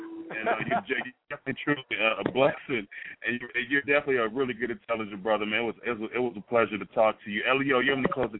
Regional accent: Chicago, Illinois, United States; My hometown.

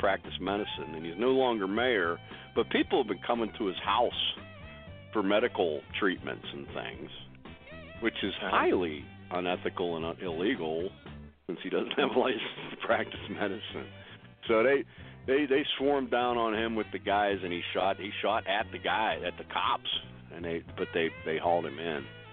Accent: Pennsylvania, United States; It's funny though, because where I grew up in Western PA, oh my God, that was staunch Democrat growing up.

